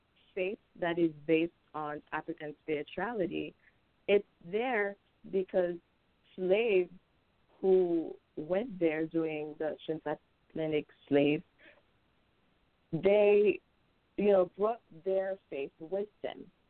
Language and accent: English; Haiti; I'm 21 years old. If you can tell from the accent, I am from Haiti.